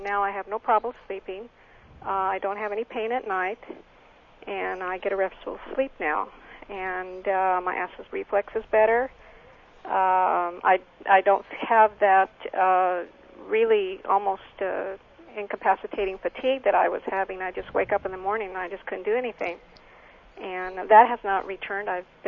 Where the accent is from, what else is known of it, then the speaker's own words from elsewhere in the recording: Ontario, Canada; Okay, I'm from Ontario, and I'm retired now